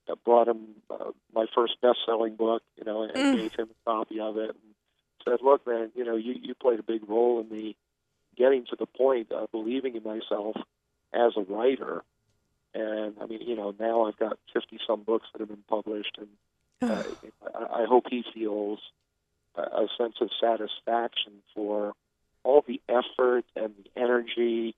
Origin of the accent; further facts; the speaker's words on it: Princeton, New Jersey, United States; also born or lived in New York City, United States / Boston, United States; I was actually born in New York City. When I was about 8 years old, we moved to Princeton, New Jersey. Spent the next 10 years there, then went to college up in Boston and worked there for a couple of years after college.